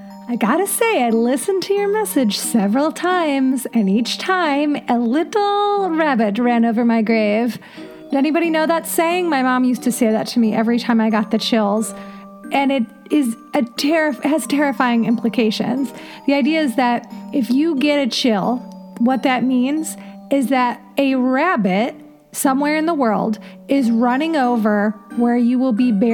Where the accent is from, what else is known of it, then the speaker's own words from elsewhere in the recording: Elyria, Ohio, United States; Okay, so I grew up in Elyria, Ohio. It's in Lorain County outside of Cleveland along Lake Erie.